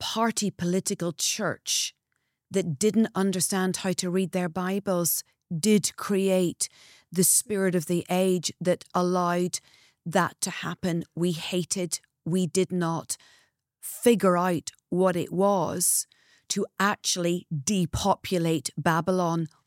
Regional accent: Northern Ireland, United Kingdom; I grew up in Northern Ireland. You already know that. And grew up in civil war.

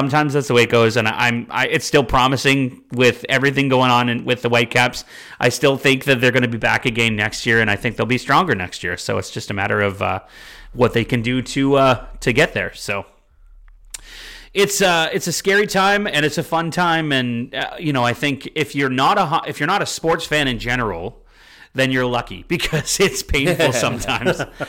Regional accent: Canada; Here's the thing. We are Canadian hockey fans. We are the most cynical people out there, Right?

